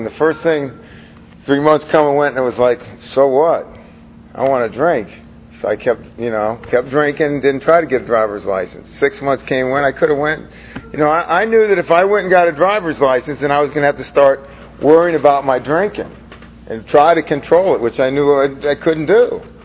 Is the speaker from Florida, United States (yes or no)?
yes; St. Petersburg, Florida, United States; I was born and raised in St. Pete, Florida.